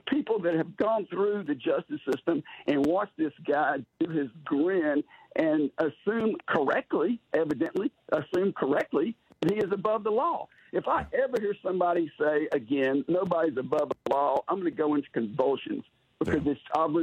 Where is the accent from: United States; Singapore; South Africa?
United States; Conroe, Texas; You know, being born and raised in Conroe in the 50s and 60s, that's my excuse.